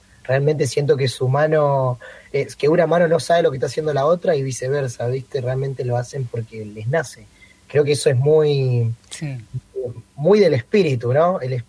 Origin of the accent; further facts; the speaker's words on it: Chaco, Argentina; now in Zárate, Argentina; yo me vine de muy lejos, ¿no? Porque soy del Chaco, y me vine hasta acá a Zárate